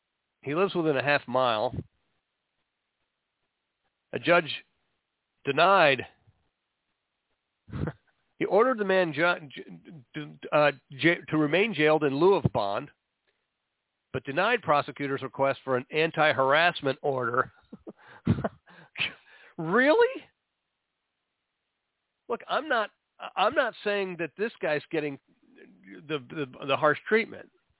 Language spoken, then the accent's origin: English; Florida, United States; now that I've satisfied my moving violation in my home state of Florida a couple weeks ago